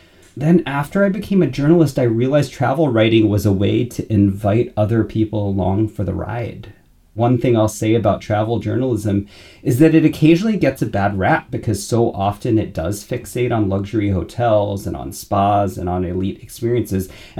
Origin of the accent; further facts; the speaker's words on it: California, United States; also born or lived in Florida / London / New York; I grew up in California and Florida. Then he lived all of his adult life in New York, and I split mine between London and New York.